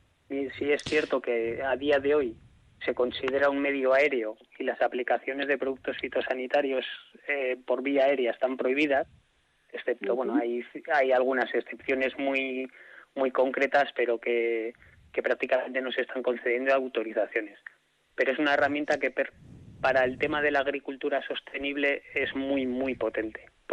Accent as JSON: {"language": "Spanish", "town": "Ollabarre", "region": "Basque Country", "country": "Spain", "said": "yo pertenezco, yo soy de Ollabarre, del pueblito de Ollabarre, que pertenecemos a Iruña de Oca."}